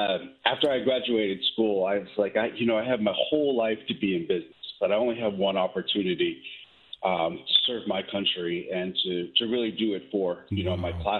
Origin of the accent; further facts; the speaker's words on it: Virginia, United States; Well, I am from Northern Virginia, and during the beginning weeks of my senior year, we experienced September 11th